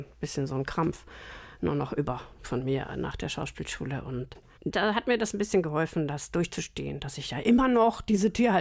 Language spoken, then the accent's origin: German; Northern Germany, Germany; Also Wasser ist ja für mein Element so als Norddeutsche.